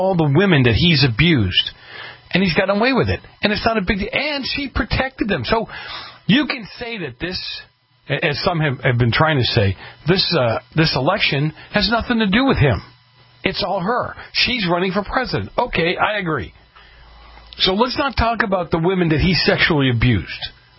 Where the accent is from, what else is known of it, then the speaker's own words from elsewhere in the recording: Boston, Massachusetts, United States; now in Milton, United States; I grew up in the north end of Boston and then moved out to Milton.